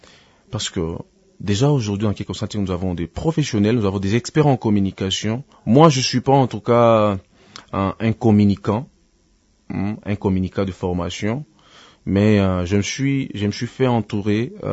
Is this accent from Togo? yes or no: no; Kivu, DR Congo; Mais à l'époque, tu sais, chez nous au Kivu, la musique, c'est encore trop difficile.